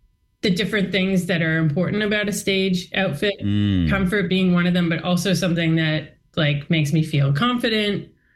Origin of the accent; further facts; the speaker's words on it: Toronto, Ontario, Canada; also born or lived in Montreal; I grew up in Toronto, moved to Montreal to study music at Concordia, and then stayed for a couple years.